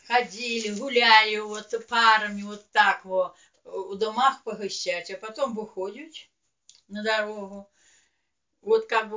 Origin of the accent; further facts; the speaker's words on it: Pskov Oblast, Russia; Это на родине, у меня в Псковской области.